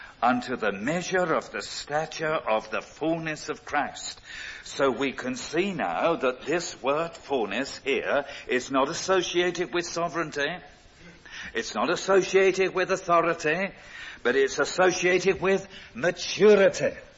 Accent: London, United Kingdom; And being a Cockney

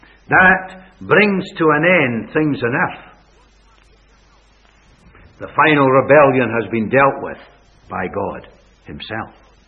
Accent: Coatbridge, Scotland, United Kingdom; I was born and reared in Coatbridge in Lanarkshire.

